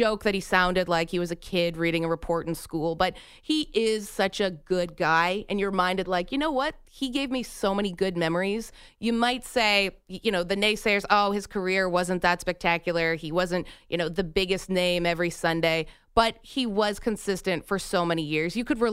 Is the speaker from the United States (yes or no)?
no; Canada; as a Canadian, if you guys know anything about me, I am a Canuck. Tried to get rid of my accent, so I sound more American these days.